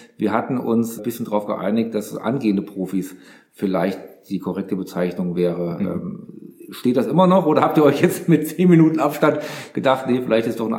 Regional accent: Hesse, Germany; Also ich komme so halbwegs aus der Nähe von Aschaffenburg, ich komme auch aus Hessen.

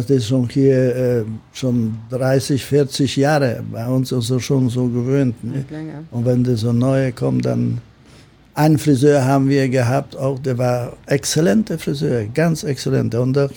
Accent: Gdansk, Pomeranian Voivodeship, Poland; German is a second language; wenn ich komme aus Polen, aus Danzig und so natürlich.

